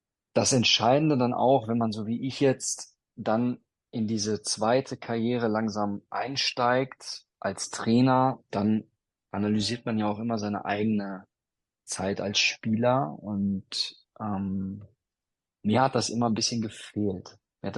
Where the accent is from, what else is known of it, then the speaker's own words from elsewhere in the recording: North Rhine-Westphalia, Germany; Ich bin in Westfalen groß geworden